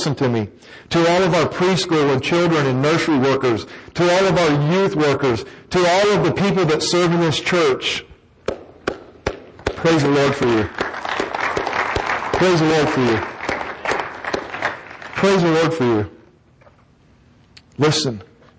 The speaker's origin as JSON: {"language": "English", "region": "Arizona", "country": "United States", "said": "Now, I'm not from Texas, but in Arizona, they teach us how to add."}